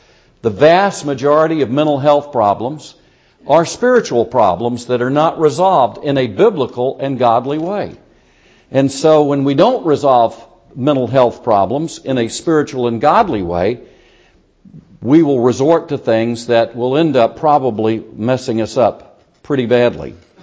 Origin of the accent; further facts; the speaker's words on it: Myrtle Beach, South Carolina, United States; and we were the second people in my hometown to ever buy one. We were the second people in Myrtle Beach, South Carolina, to buy a television set.